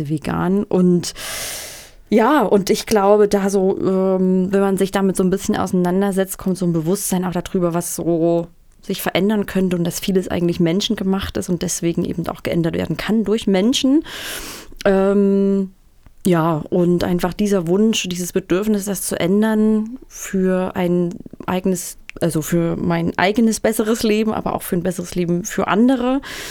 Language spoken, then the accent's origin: German; Saxony, Germany; now in Thuringia, Germany; Ich komme ursprünglich aus Sachsen und wohne aber schon seit einer Weile in Thüringen.